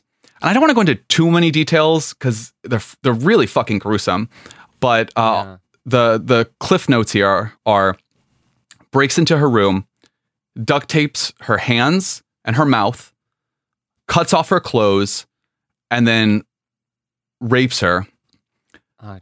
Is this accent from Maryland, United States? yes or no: no; Gainesville, Florida, United States; And Ian, you and I, we're from Gainesville.